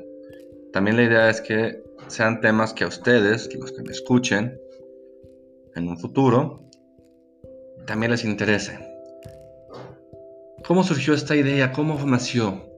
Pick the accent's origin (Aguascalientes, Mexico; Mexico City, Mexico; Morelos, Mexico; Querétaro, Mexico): Aguascalientes, Mexico; Soy de Aguascalientes, México. Y soy psicólogo.